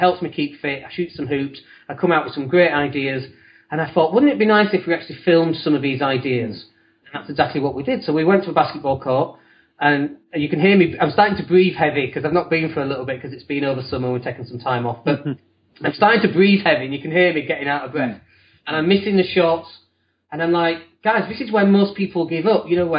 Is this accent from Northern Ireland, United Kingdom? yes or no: no; Leeds, Yorkshire and the Humber, United Kingdom; accent: northern; My wife is English and we moved out here 3 years ago. So I'm from Leeds originally, which if you can't tell from the accent, then that's where it's from. And I've kept the accent. I'm quite proud of the accent to some extent anyway. I sound quite northern.